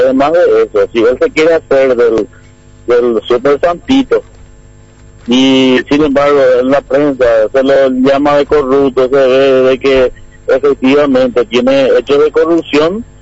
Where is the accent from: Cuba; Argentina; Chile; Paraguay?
Paraguay; Alto Paraná; born there; que los hijos de los colorados que ya nacimos aquí en Alto Paraná